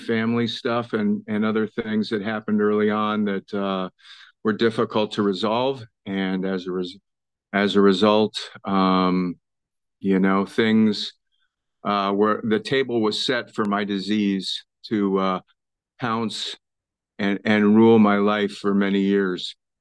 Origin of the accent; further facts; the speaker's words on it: California, United States; now in Portland, United States; I'm from Portland, Oregon, originally from the San Francisco Bay Area.